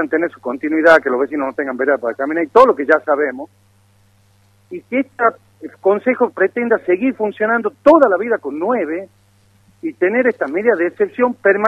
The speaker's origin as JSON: {"language": "Spanish", "town": "Yerba Buena", "region": "Tucumán", "country": "Argentina", "tie": "born or raised there", "said": "yo, la verdad, soy nacido y crié en Yerobuena"}